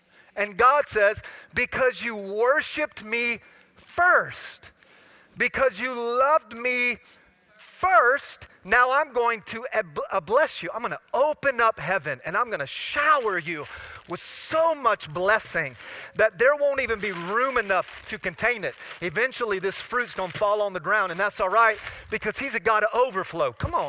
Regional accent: Florida, United States; Now I'm from Florida. Come on, somebody.

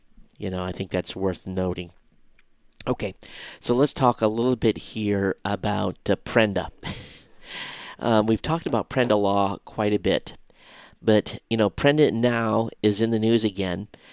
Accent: United States; And Bahrain was always a country that, as an American, you could pretty much go around and be safe.

